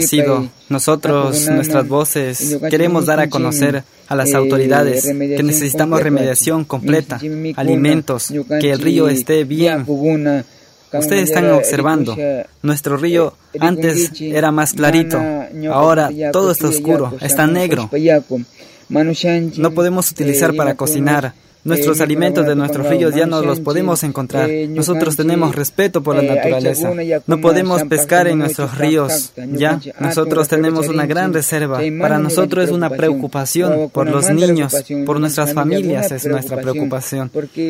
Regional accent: Juan Montalvo, Ecuador; Nosotros somos de Juan Montalvo. Somos de la comunidad de Juan Montalvo. Estamos límites con Arellana y Sucumbíos. Somos una comunidad fronteriza.

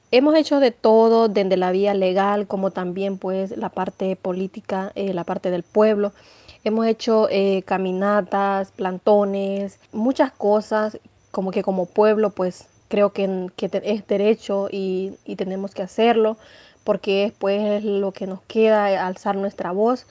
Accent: Tocoa, Colón, Honduras; yo soy aquí de Guapinol, Tocoa, Colón, de Honduras.

